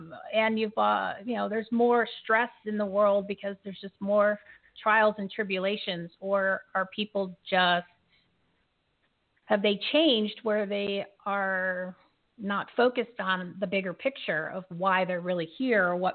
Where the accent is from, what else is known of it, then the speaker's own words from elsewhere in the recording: Bridgewater, New Jersey, United States; I grew up in Bridgewater. So North